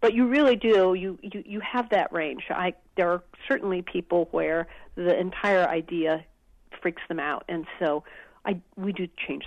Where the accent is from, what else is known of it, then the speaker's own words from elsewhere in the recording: Corvallis, Oregon, United States; also born or lived in Northern California; I spent my childhood in Corvallis and then was in Eugene for a number of years and in Portland